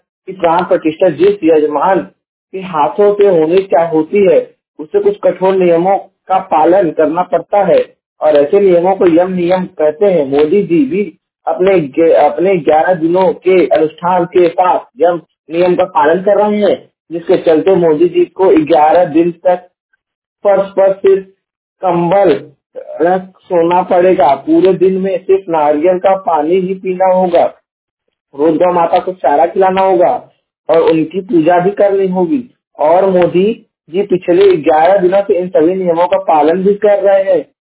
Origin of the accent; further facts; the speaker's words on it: Jaunpur, Uttar Pradesh, India; मैं उत्तर प्रदेश के जौनपुर जिले का निवासी हूँ।